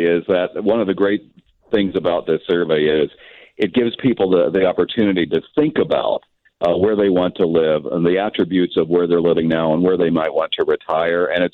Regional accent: Maryland, United States; They're high in my home state of Maryland

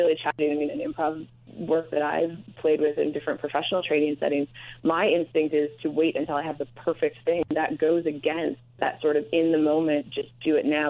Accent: Fargo, North Dakota, United States; I grew up in Fargo, North Dakota. It took a really long time for trends and things to hit there.

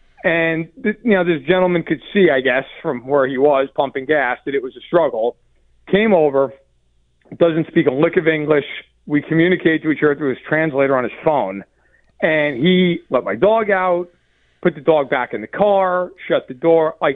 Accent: New York, United States; I live out in Chicago, outside of Chicago, and but I'm from New York. I grew up in the Catskill Mountains, which is where I am right now.

